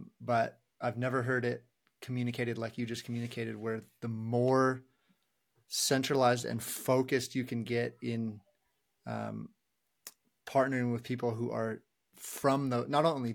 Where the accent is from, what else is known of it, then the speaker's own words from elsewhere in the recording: Eagle, Idaho, United States; I'm from Eagle, Idaho. I'm going to relate even more to somebody from Eagle, Idaho than I do with somebody from New York, New York.